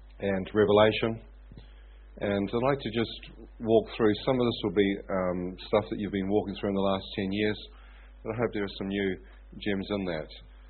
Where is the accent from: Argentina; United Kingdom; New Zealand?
New Zealand; I said, "I'm from New Zealand."